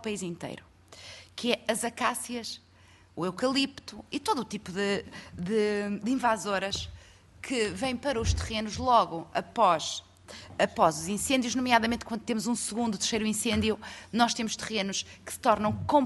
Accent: Minho, Portugal; eu sou de uma zona de minifúndio. Eu sou do Minho, minifúndio mais minifúndio

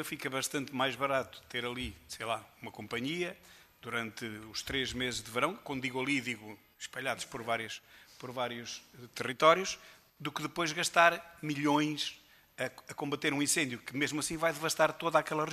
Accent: Seia, Guarda, Portugal; Por exemplo, na minha terra em Ceia, já dei este exemplo

